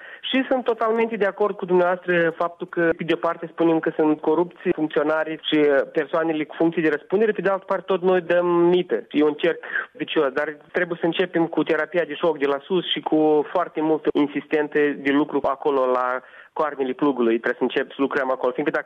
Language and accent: Romanian; Gagauzia, Moldova; Romanian is a second language; sunt găgăuz, jet de jet. Am învățat română la școală, așa cum dumneavoastră învățați engleză.